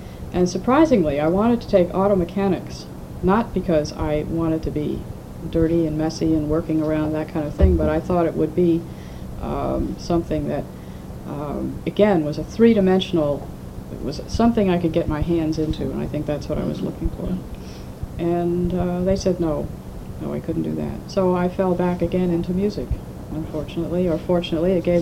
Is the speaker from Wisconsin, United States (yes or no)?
no; Larchmont, New York, United States; also born or lived in Mount Vernon; Basically, I was born in Mount Vernon, New York, but I grew up in Larchmont, New York, not far from there. It's a suburb of New York City.